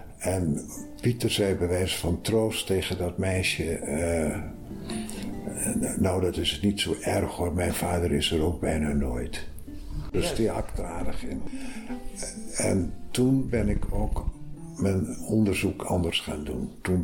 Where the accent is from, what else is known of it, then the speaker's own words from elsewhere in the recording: Groningen, Netherlands; now in Amsterdam, Netherlands; Ik kom heel reusachtig uit Groningen. Ja, ik had nooit gedacht dat ik daar weg zou gaan.